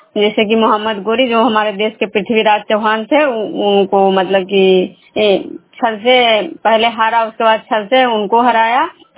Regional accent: Vishnupur, Bihar, India

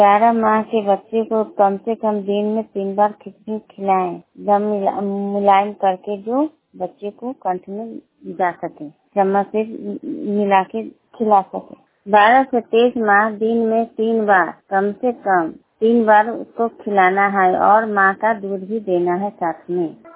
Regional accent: Patahi, Bihar, India; पताही पंचायत की रहने वाली हूँ।

